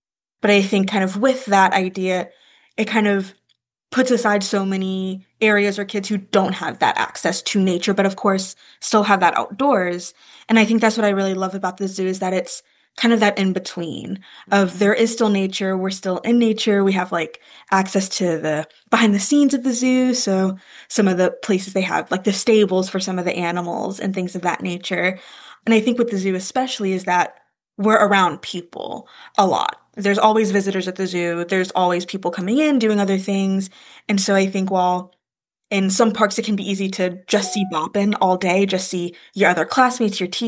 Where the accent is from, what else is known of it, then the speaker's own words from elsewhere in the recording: Atlanta, Georgia, United States; I came to Boppin just last September. I'm originally from Atlanta in the Georgia area. I went to college in New York. After that, went back to Savannah.